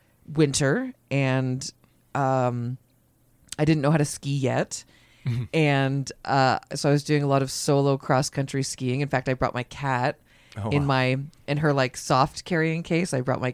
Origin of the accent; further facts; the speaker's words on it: Strathroy, Ontario, Canada; now in Smithers, Canada; I'm from Strathroy, Ontario.